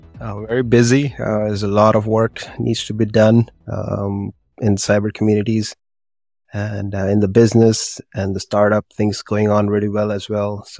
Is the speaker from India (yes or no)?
yes; India; moved away as an adult; now in United States; when I came from India, immigrated from India in 2012 to the United States